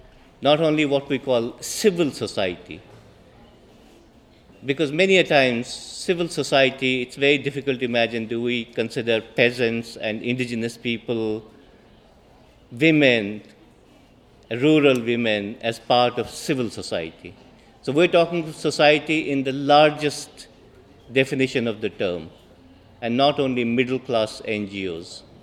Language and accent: English; India; I am from India.